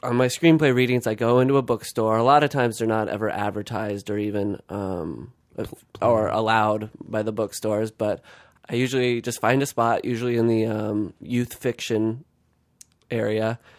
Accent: New Orleans, Louisiana, United States; Yeah. Well, I'm originally from New Orleans.

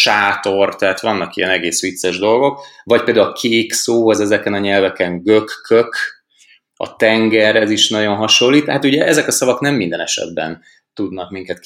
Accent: Hungary; és akkor kiderült, hogy magyarok vagyunk

